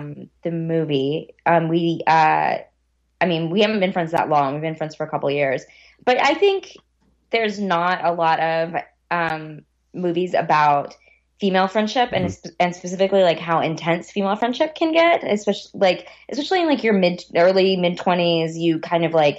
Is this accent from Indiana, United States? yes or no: no; Texas, United States; I grew up in East Texas. There's like not a lot of music